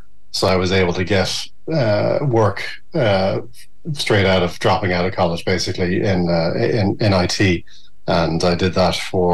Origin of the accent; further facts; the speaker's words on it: Dun Laoghaire, Leinster, Ireland; So I grew up in Dublin, in Dunleary